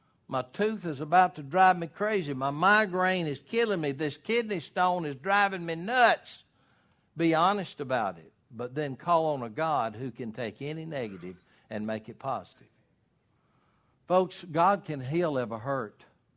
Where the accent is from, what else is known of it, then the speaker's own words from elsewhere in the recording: Hartwell, Georgia, United States; between my hometown of Hartwell and Elberton